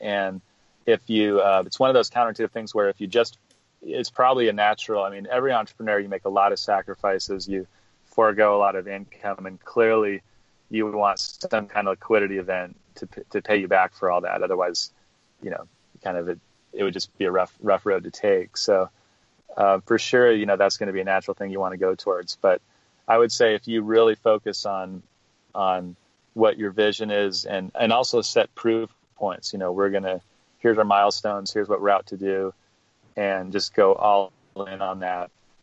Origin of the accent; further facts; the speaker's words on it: Oregon, United States; but I grew up mostly in Oregon, so I went to school, kind of in state